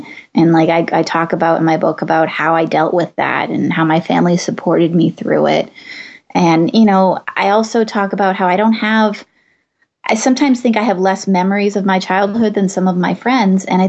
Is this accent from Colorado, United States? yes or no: no; Malden, Massachusetts, United States; I grew up in Malden, Massachusetts.